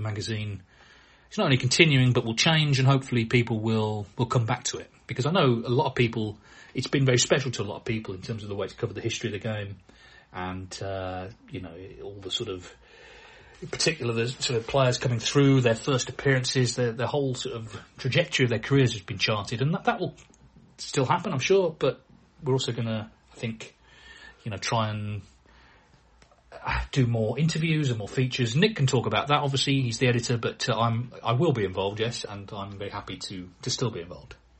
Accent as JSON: {"language": "English", "country": "Canada", "said": "However, I, as a Canadian, have felt it would be great to watch the final on Sunday, not on a work day on a Monday."}